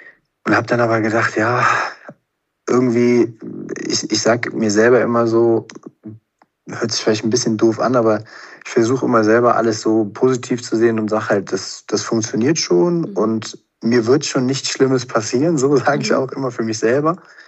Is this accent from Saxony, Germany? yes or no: no; Cologne, North Rhine-Westphalia, Germany; es hat schon immer gut gegangen als Kölner so.